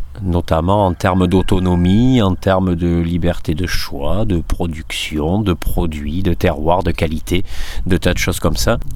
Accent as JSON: {"language": "French", "town": "Saint-Sever", "region": "Nouvelle-Aquitaine", "country": "France", "tie": "born or raised there", "said": "donc l'associé de Marie. Moi je me suis installé, moi je suis un natif de Saint-Sevé et je me suis installé sur donc la ferme de mes grands-parents depuis 2010."}